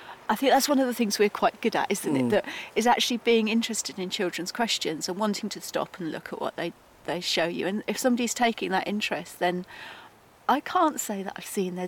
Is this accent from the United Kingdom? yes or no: yes; Epsom Downs, South East England, United Kingdom; I grew up on Epsom Downs and we'd just go for walks